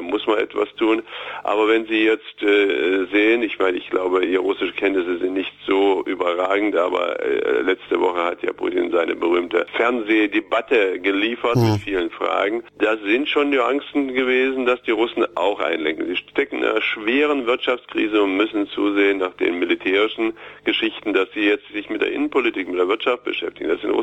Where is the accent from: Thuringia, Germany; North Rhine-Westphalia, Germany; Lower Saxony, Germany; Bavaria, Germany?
Thuringia, Germany; Gotha; now in Erfurt, Germany; Ich bin in Gotha groß geworden, lebe natürlich sehr lange schon in Erfurt